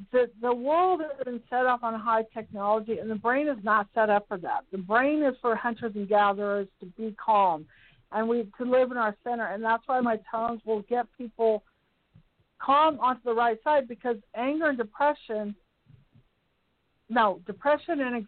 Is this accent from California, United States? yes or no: yes; California, United States; now in Reno, United States; Well, you know, I'm from the Bay Area, and there was a lot going on.